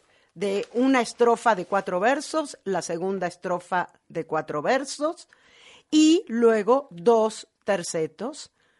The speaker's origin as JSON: {"language": "Spanish", "country": "Argentina", "tie": "born there", "said": "yo nací en la Argentina y mi madre me cantaba en argentino"}